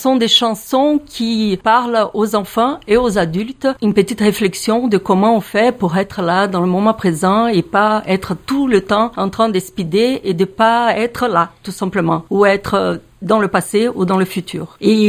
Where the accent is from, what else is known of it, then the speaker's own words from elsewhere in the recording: Brazil; first language Portuguese; French is a second language; now in France; vous entendez mon petit accent, je suis brésilienne. J'ai toujours parlé en brésilien à mes enfants